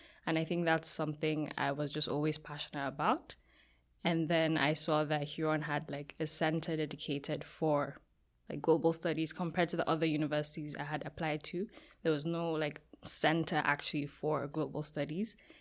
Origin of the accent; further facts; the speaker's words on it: Nigeria; like Nigeria, for example, because I'm Nigerian.